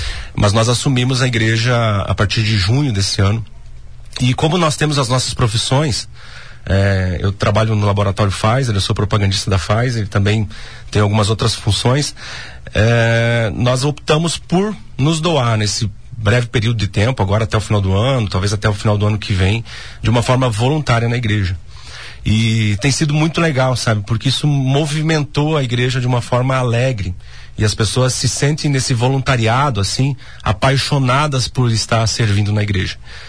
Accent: Xaxim, Santa Catarina, Brazil; Eu sou natural de Xaxim e é a primeira vez que eu entro aqui.

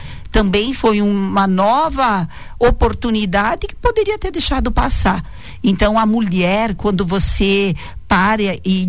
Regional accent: Seara, Santa Catarina, Brazil; como eu sou natural de Seara, então iniciei na o que hoje chamamos a JBS.

